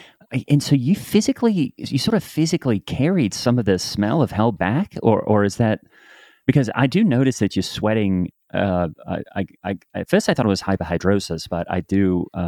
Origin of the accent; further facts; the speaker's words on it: Australia; I'm Australian.